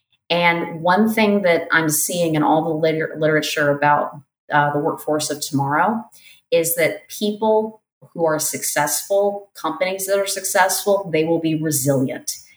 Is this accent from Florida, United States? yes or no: yes; Florida, United States; because I'm from South Florida, and when I went for my master's program, I went as far away as I could, which happened to be a scholarship to Portland State in Portland, Oregon.